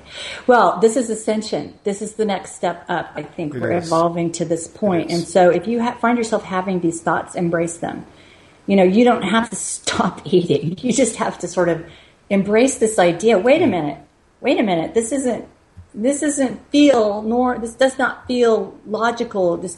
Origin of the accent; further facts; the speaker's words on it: Four Corners, United States; Without, you know, my family were ranchers. I come from the Four Corners.